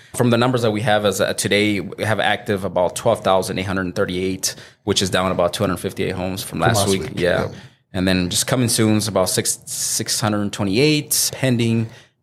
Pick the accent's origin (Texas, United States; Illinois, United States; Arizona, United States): Arizona, United States; Phoenix; I was born and raised here in Phoenix, Arizona, so I'm definitely a native from Phoenix.